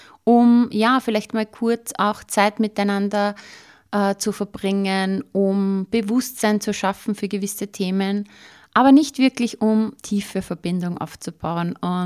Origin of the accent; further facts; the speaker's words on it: Austria; Sie ist eine gestandene Frau, wie wir bei uns in Österreich sagen.